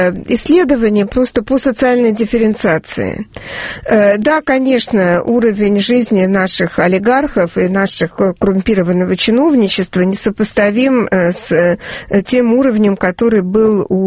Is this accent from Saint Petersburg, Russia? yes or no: yes; Saint Petersburg, Russia; я из Санкт-Петербурга и из Ленинграда, и все как бы рассказы из потомственной петербургской интеллигенции